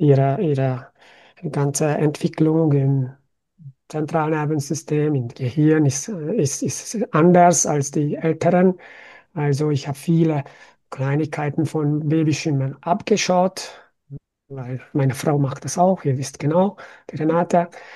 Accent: Budapest, Hungary; now in Austria; Ich bin seit 2001 in Österreich. Ich komme aus Budapest

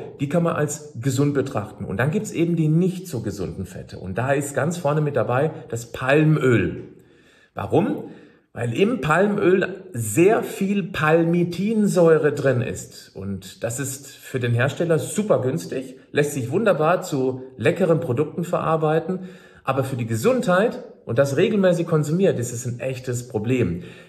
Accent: Freiburg, Baden-Württemberg, Germany; ich erinnere mich an einen Vortrag aus Freiburg, aus meiner Heimatstadt

